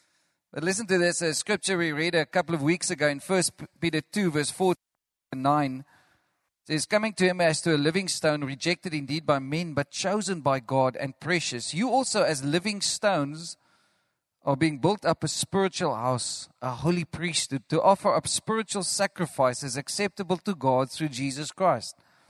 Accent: Caledon, Western Cape, South Africa; I grew up with her in Caledon, you know, small place not far away from here.

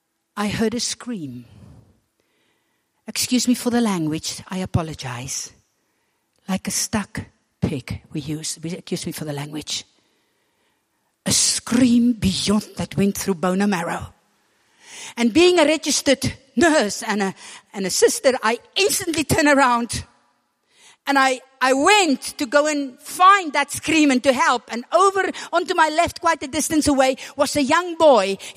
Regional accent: South Africa; now in Germany; I was still learning German. I came from South Africa. My German was not that good at that time.

